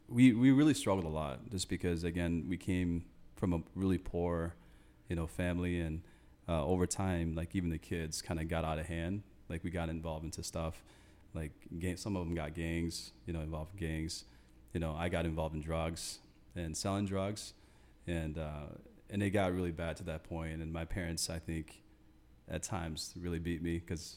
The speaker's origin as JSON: {"language": "English", "country": "Thailand", "moved": "yes", "said": "Yeah, so I came all the way from Thailand. So we came here in 1989, and so we came really poor."}